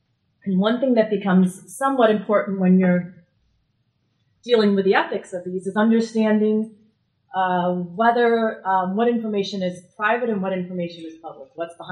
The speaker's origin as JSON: {"language": "English", "town": "Rochester", "region": "New York", "country": "United States", "said": "I'm an attorney. I'm from Rochester, New York."}